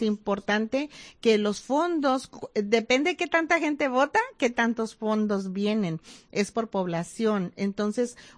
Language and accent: Spanish; Mexico; now in United States; la mayoría de nuestras comunidades aquí en las áreas rurales somos mayoría mexicanos, de inmigrantes